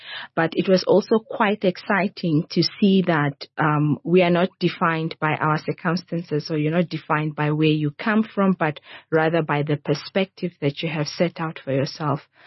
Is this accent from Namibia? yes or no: yes; Oshana, Namibia; That's where I grew up with my parents and my siblings.